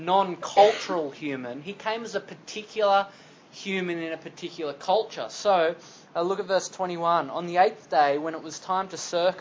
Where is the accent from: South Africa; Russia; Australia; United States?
Australia; I'm Australian, I'm not Jewish, and yet I follow a Jewish Messiah.